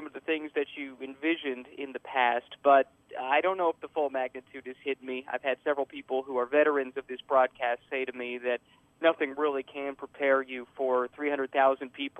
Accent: Indianapolis, Indiana, United States; I grew up in Indianapolis. This race has always been very special to me.

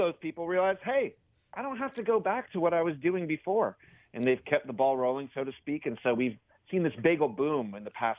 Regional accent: Worcester, Massachusetts, United States; moved away as an adult; now in New York, United States; I grew up outside of Worcester, Massachusetts, eating Dunkin' Donuts and Panera and bagels from the grocery store. So when I arrived in New York a dozen years ago and I had my first real bagel, it changed my life.

